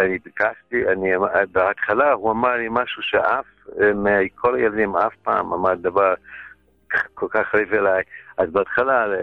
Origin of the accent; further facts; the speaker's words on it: United States; now in Israel; אנחנו בארץ, אני באתי מארצות הברית ב-79 למניינם